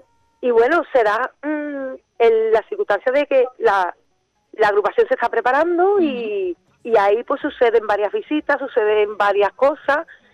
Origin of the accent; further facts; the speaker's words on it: Andalusia, Spain; Yo vivo en la Viña, yo nací allí, en el Mentidero de la Viña, y es lo que he escuchado de toda mi vida